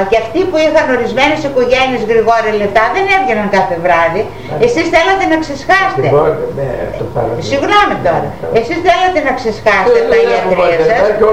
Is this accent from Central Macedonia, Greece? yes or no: yes; Thessaloniki, Central Macedonia, Greece; Γιατί εγώ είμαι από τη Θεσσαλονίκη.